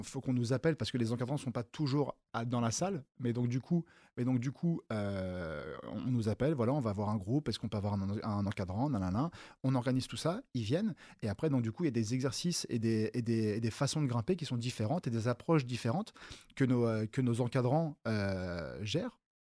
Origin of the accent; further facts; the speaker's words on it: Paris, Île-de-France, France; j'ai passé mon enfance à Bercy tout le temps.